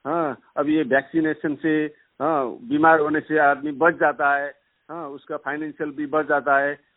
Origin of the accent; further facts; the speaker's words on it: Nepal; अभी हम भी नेपाल के रहने वाले हैं, नेपाल में भी, नेपाल का भी इतने क्लाइमेट उतने एकदम ठंडी क्लाइमेट में हम लोग पैदा हुए बड़े हुए